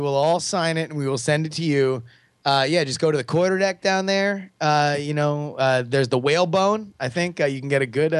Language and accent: English; Florida, United States; Of course, Andrew and I hail from South Florida.